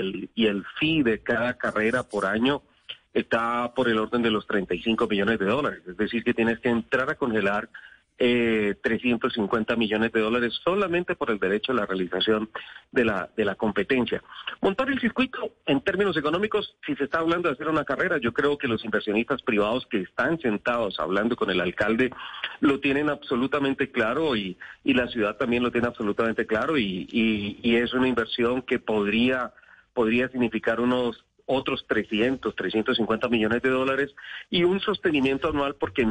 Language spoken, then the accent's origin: Spanish; Colombia; soy el primer colombiano a levantar la mano